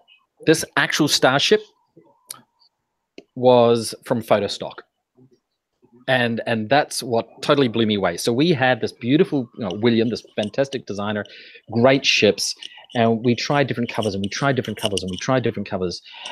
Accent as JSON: {"language": "English", "country": "Australia", "said": "one of the problems of being an Aussie designer is you send it up to the print and it will take them 2 months to send it back to you. It's tyranny of distance."}